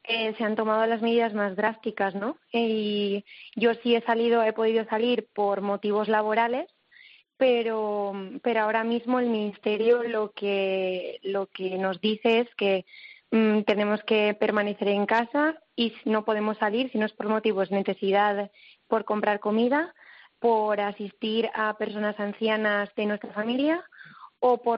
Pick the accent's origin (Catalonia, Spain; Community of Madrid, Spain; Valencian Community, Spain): Valencian Community, Spain; Valencia; yo soy de Valencia y las fallas estacionadas no estaban canceladas.